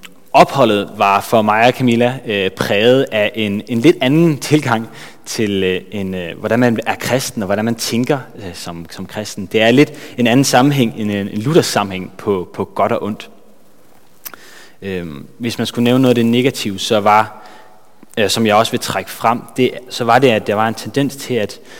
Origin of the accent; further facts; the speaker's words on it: Jutland, Denmark; Og så er jeg fra Jylland. Så hvis der er noget, I ikke forstår, så kan det være derfor.